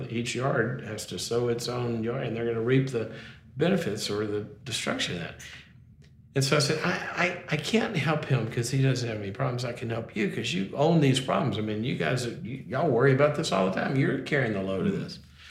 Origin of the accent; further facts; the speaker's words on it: Mississippi, United States; moved away as an adult; I go to college, and I was from Mississippi. I went to SMU's in Dallas, and so I went a couple of states over, floating along as a college student.